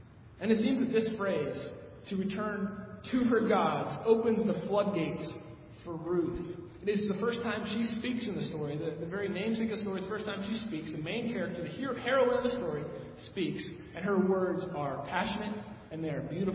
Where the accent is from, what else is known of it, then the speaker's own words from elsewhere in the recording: United States; I'm American. I don't like being emotional in front of people.